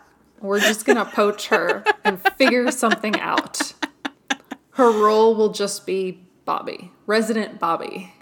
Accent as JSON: {"language": "English", "town": "New York City", "region": "New York", "country": "United States", "tie": "born or raised there", "said": "because I grew up in New York City. I remember going to Coney Island on the weekends"}